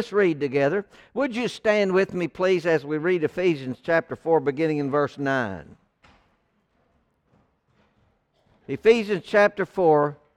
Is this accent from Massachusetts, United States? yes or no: no; Fort Gibson, Oklahoma, United States; We grew up in Fort Gibson, and we went over there yesterday to see our niece who had to evacuate